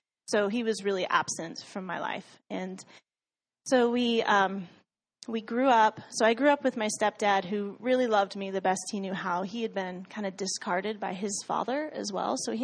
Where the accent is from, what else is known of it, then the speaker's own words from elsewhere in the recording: United States; born there; So I grew up, I was born in Washington